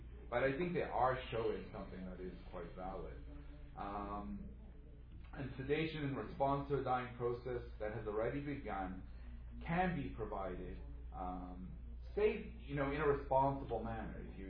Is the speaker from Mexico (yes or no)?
no; South Africa; So as a South African, I think